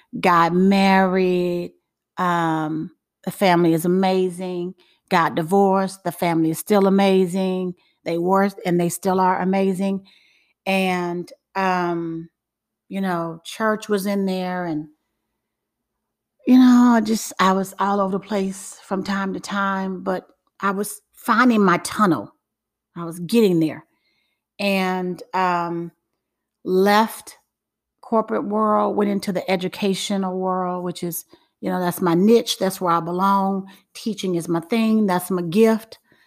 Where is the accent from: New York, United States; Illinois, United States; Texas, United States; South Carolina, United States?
Illinois, United States; Chicago; And so I was a hot mess as a kid on the west side of Chicago.